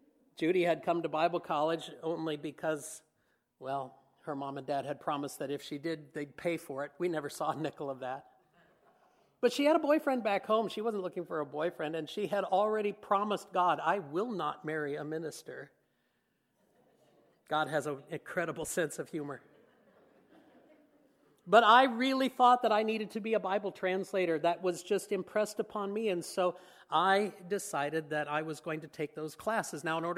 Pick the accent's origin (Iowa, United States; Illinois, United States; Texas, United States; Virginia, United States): Iowa, United States; West Burlington; also born or lived in Dubuque; And then in fifth grade, we moved away from West Burlington, but the calling never left me.